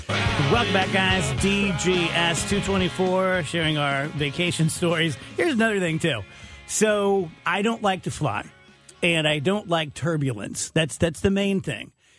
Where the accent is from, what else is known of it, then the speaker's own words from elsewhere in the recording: Nova Scotia, Canada; We're stuck like, I'm from Nova Scotia.